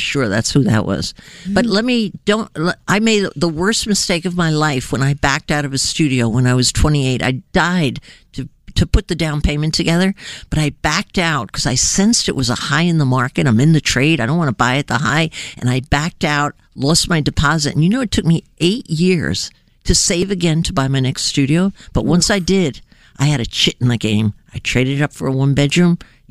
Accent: New Jersey, United States; My hometown.

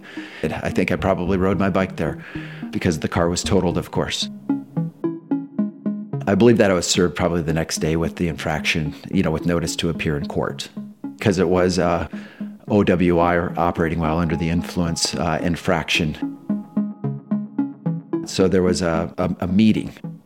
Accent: Waverly, Iowa, United States; You know, I'm a Midwesterner. I grew up in Waverly, Iowa. You know, life was great in Waverly.

